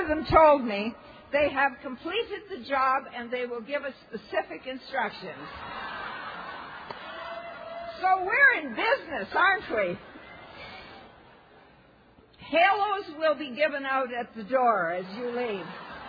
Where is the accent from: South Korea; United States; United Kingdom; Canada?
Canada; Toronto, Ontario; I'm from Toronto.